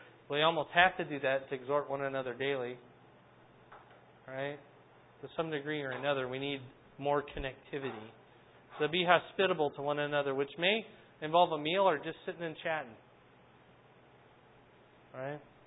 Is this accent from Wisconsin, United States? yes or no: yes; Wisconsin, United States; I'm from Wisconsin. We have a different alphabet.